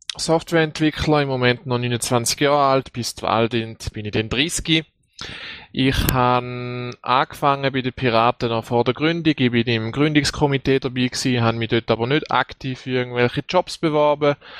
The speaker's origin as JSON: {"language": "German", "region": "Thurgau", "country": "Switzerland", "tie": "born or raised there", "moved": "as an adult", "lives_now": "Zurich, Switzerland", "said": "Ich komme ursprünglich aus dem Thurgau, mein Bürgerort ist glaube ich Trogen. Ich bin hauptsächlich im Thurgau aufgewachsen, bin erst halb durchs Studium in Zürich gelandet, wohne in Zürich jetzt seit gut 5 Jahren, arbeite auch da."}